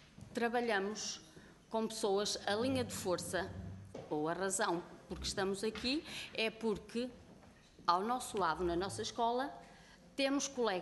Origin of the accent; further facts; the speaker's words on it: Celorico de Basto, Norte, Portugal; now in Lisbon, Portugal; Nós somos do Norte, somos de Celurito de Basto, qualquer uma de nós foi trabalhar, eu vim para aqui, para Lisboa, para o Lumiar